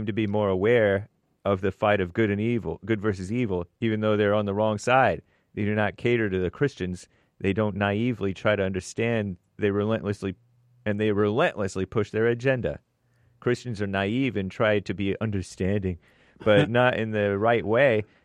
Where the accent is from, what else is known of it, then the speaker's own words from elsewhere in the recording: Buffalo, New York, United States; Zach, I'm from Buffalo, New York, and so many people in this city are miserable, rude, and just plain unhappy in life.